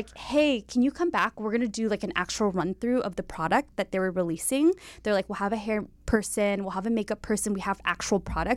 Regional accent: California, United States; Yes, I'm from the Bay Area.

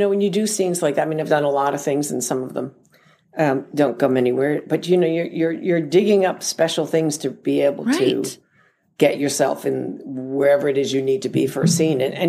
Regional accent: New Jersey, United States; I said, well, of course I can. I'm from New Jersey.

